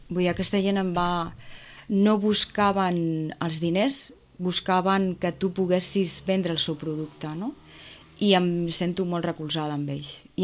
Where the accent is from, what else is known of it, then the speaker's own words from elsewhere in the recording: Vilafranca del Penedès, Catalonia, Spain; Jo sóc de Vilafranca.